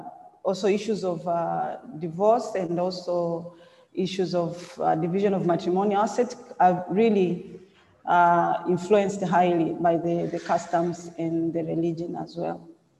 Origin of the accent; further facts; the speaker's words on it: Tanzania; As I've been introduced, I'm from Tanzania.